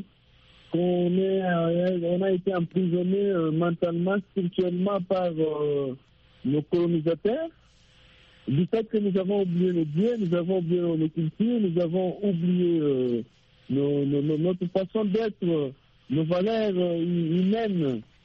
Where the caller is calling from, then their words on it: DR Congo; Oui, je suis au Congo, le pays que je viens, en République démocratique du Congo.